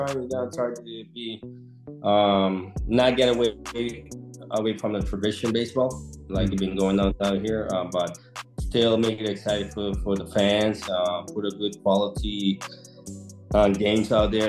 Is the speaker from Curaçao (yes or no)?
yes; Curaçao; it's like remind me when I was growing up in Curacao and seeing all the big leagues